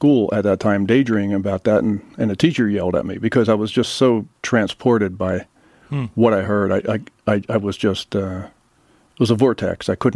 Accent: Philadelphia, Pennsylvania, United States; You know, I grew up in the Philadelphia area, so doo-wop and Cameo Parkway were, you know, the first things I heard.

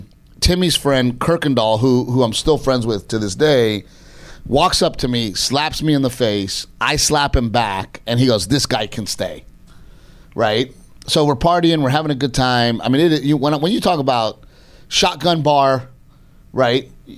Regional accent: Portland, Texas, United States; And I'm from Portland, Texas, which is already kind of weird.

